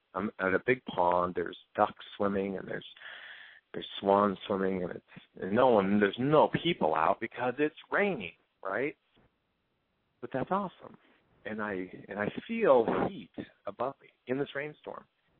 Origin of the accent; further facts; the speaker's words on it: California, United States; also born or lived in Las Vegas; because I grew up mainly in Southern California. I have a couple memories of Las Vegas as a child, but for the most part, Southern Cal.